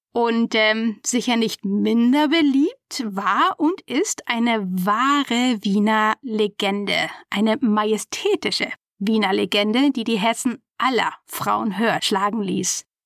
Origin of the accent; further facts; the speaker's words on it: Hamburg, Germany; also born or lived in Vienna; Ich bin zwar Hamburger Dern, bin aber viele Jahre zwischen Hamburg und Wien gependelt und auch wenn mein hanseatisches Herz für meine Heimatstadt schlägt, so hat sich Wien inzwischen ein großes Platzerl in meinem Herzen sichern können.